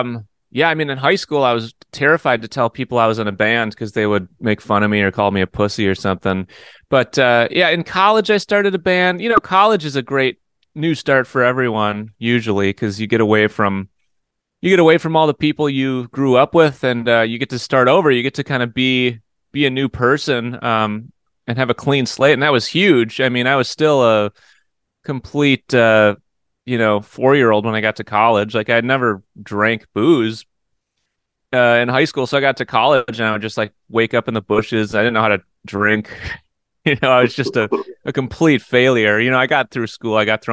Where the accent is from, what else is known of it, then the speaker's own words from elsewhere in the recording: Eau Claire, Wisconsin, United States; born there; I was born in Eau Claire, Wisconsin, home of … which is just a little town in the middle of the state. Beautiful, beautiful little kind of cute blue collar city.